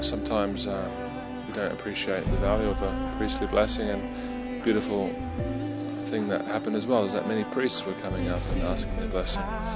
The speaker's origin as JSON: {"language": "English", "country": "Australia", "said": "for myself as an Australian"}